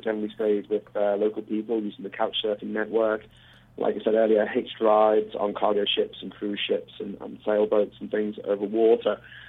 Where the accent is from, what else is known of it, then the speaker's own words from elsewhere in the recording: Liverpool, North West England, United Kingdom; headed back home to my hometown of Liverpool, England